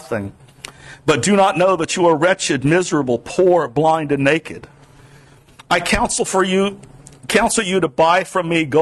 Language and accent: English; Hollywood, Florida, United States; moved away as an adult; for me to start school, we moved into Hollywood, Florida, down between Miami and Fort Lauderdale. I'm from the South, y'all. But I've been up here 25 years